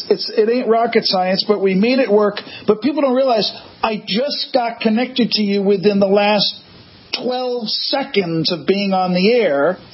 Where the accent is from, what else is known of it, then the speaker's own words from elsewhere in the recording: United Kingdom; because I'm British.